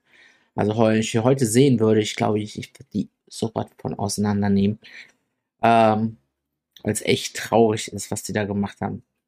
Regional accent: Germany; dadurch, dass ich aber hier aufgewachsen bin in Deutschland und hier zur Schule gegangen bin

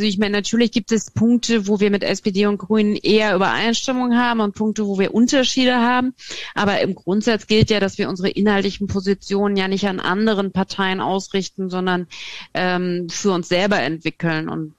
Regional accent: West Germany, Germany; Also ich bin selber ja auch Wessi.

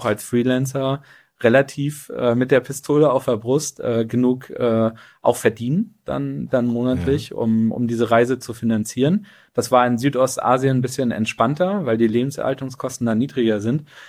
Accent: Neubrandenburg, Mecklenburg-Vorpommern, Germany; Ich komme aus Neubrandenburg.

